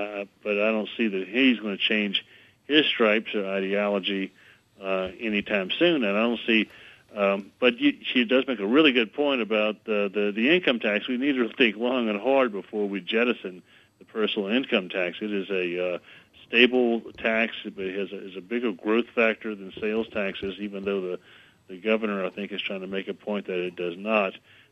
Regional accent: Baton Rouge, Louisiana, United States; born there; My family is from New Orleans, and I was born in Baton Rouge, but I've always had just a very strong connection to the city.

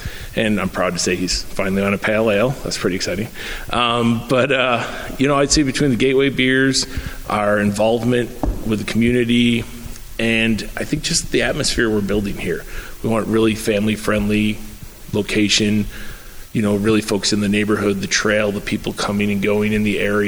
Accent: Buffalo, New York, United States

